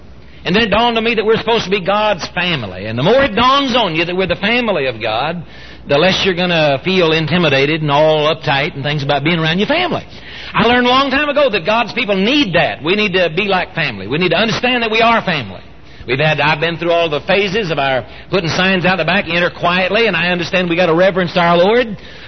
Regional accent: San Antonio, Texas, United States; Funny thing, I'm from San Antonio, you see, and I don't get to come back much.

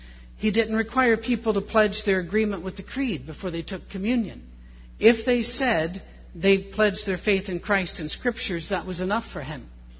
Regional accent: Scotland, United Kingdom; If your mother is Irish and your father is Scottish, like mine, you're not Scots-Irish. You know, I'm Scottish with an Irish mother, is the way it's said.

